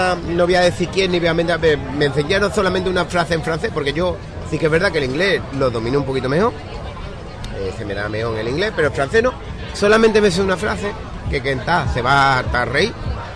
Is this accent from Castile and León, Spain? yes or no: no; Andalusia, Spain; accent: Andalusian; Yo llevo unos años que defiendo mucho Andalucía. Nuestro acento, nuestra forma de hablar.